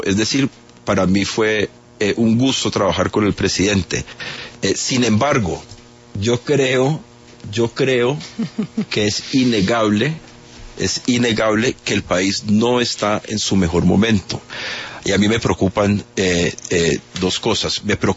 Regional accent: Colombia; como colombiano

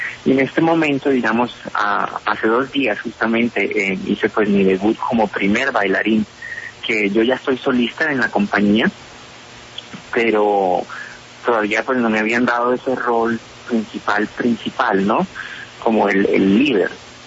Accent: Colombia

